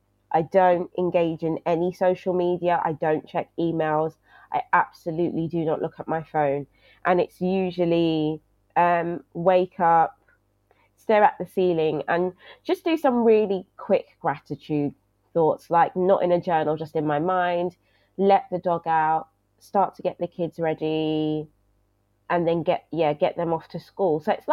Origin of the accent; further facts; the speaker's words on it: Brixton, London, United Kingdom; I grew up in Brixton, South London